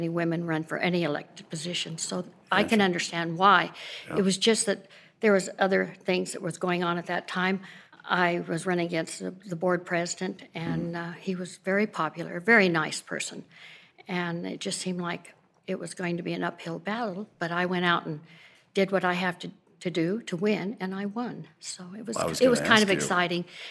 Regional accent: California, United States; now in Kanab, United States; I was raised actually in California, but I moved to Kanab over 60 years ago.

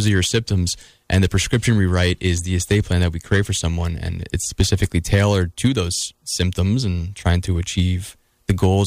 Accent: Long Island, New York, United States; I'm Italian. I'm from Long Island originally. She has a big family like I do.

